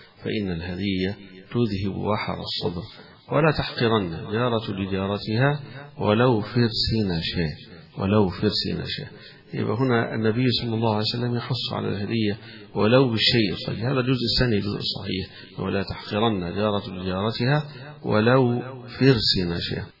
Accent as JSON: {"language": "Arabic", "country": "Egypt", "said": "عندنا نحن كمصريين"}